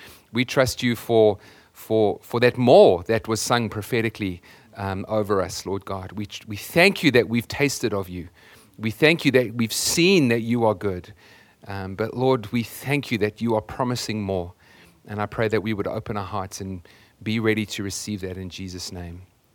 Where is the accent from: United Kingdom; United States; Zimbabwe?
United Kingdom; And I realized that I'm British when the first thing that I wanted to do climbing off the airplane was eat a pork pie.